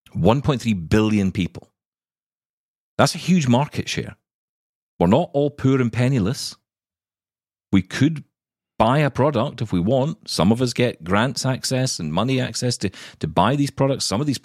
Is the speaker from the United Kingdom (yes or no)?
yes; Scotland, United Kingdom; and trust me, I'm Scottish, I have a lot of conversations where a lot of people are raising their voices. It's just a typical way of having dinner in this country.